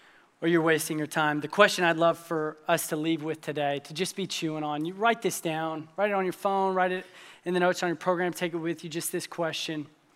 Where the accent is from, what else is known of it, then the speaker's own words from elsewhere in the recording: Franklin, United States; some of my best friends that I grew up with here in Franklin